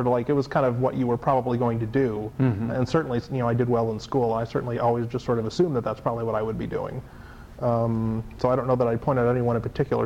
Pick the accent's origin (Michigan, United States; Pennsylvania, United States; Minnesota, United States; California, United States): Michigan, United States; Traverse City; then my parents moved to Traverse City, Michigan. And I basically grew up, I sort of consider that my hometown. That's certainly where I would tell people I grew up.